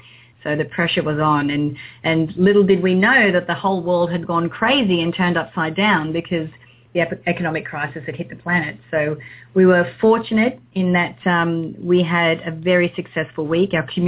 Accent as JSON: {"language": "English", "town": "Sydney", "region": "New South Wales", "country": "Australia", "said": "Actually, I'm from Sydney, Australia"}